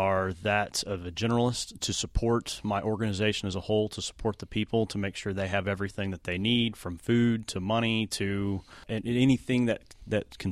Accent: Texas, United States; I grew up in Texas.

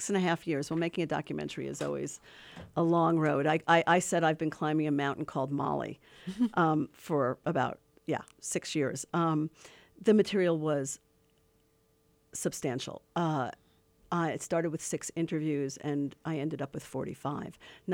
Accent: New York, United States; now in Los Angeles, United States; I grew up in New York and L.A. I moved out to L.A.

